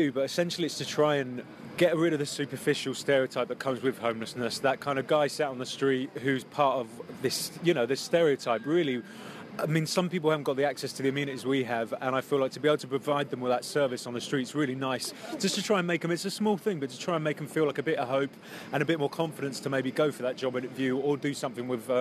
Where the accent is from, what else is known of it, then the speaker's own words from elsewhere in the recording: London, United Kingdom; I'm from London